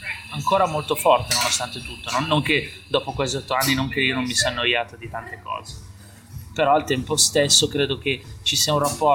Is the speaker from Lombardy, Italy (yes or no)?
yes; Milan, Lombardy, Italy; born there; però di fatto avevo sempre come base Milano, che è anche la mia città natale